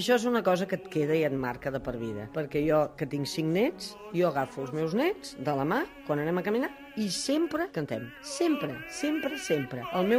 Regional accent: Barcelona, Catalonia, Spain; born there; vaig néixer a Gràcia també al carrer Verdi, sóc del 48. Tinc 63 anys.

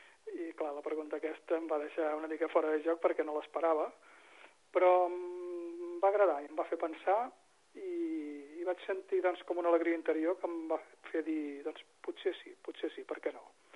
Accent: Canet de Mar, Catalonia, Spain; also born or lived in Tordera; tinc 56 anys ara. Soc fill de Canet de Mar. On he viscut pràcticament sempre, excepte uns anys que vaig estar visquent a Tordera.

